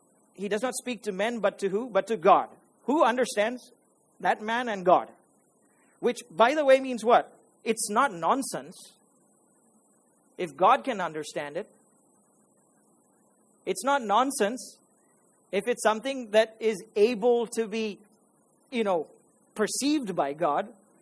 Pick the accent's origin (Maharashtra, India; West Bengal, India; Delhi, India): Maharashtra, India; I grew up in Maharashtra. But unfortunately, I was raised in an Anglo-Indian background. So I can speak street Marathi, but I am thinking and I'm educated in what? In the Queen's English